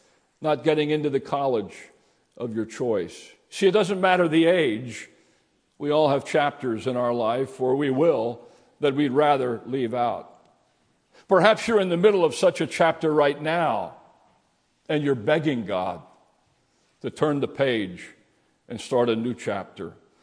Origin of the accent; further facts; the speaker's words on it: Emmaus, Pennsylvania, United States; also born or lived in Newark; I grew up in Emmaus, Pennsylvania, next to Allentown up there, but spent a good bit of my life in Newark.